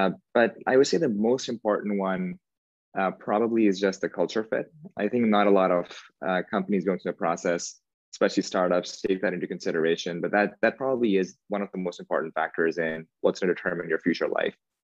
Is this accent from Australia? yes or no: no; Pakistan; moved away as an adult; now in United States; So I grew up in Pakistan. I spent most of my life there. I immigrated to the United States for college.